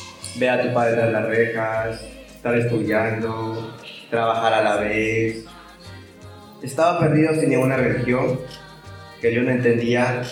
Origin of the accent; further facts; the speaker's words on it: Ecuador; soy de Ecuador, tengo 29 años